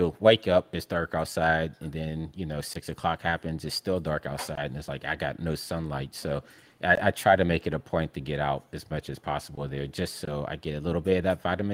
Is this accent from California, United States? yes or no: no; Pittsburgh, Pennsylvania, United States; Because I'm from Pittsburgh, Pennsylvania, middle of America.